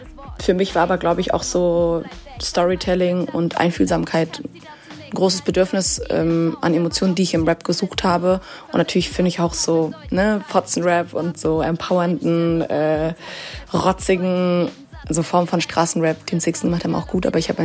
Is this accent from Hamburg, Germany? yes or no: yes; Hamburg, Germany; also born or lived in Vienna, Austria; Ich komme aus Hamburg und Wien.